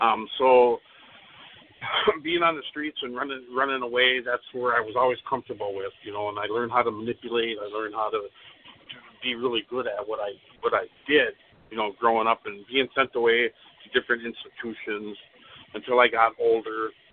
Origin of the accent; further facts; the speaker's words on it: Minneapolis, Minnesota, United States; And growing up in Minneapolis, St. Paul, and Twin Cities area, at that time, there used to be a lot of bookstores